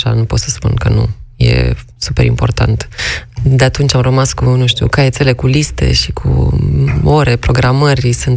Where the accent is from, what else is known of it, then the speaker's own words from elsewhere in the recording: Curtea de Argeș, Argeș, Romania; now in Bucharest, Romania; Eu sunt din Curtea de Argeș.